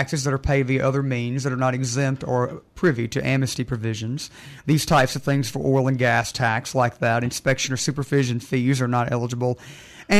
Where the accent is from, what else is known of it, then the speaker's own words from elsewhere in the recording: Monroe, Louisiana, United States; I am from Monroe, Louisiana, northeast